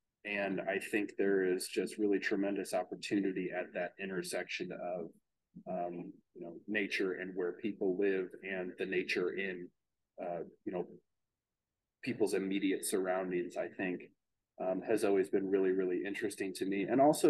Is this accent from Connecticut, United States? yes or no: no; Missouri, United States; I'm from Missouri, and there's a lot of really fantastic woods around the suburb where I grew up.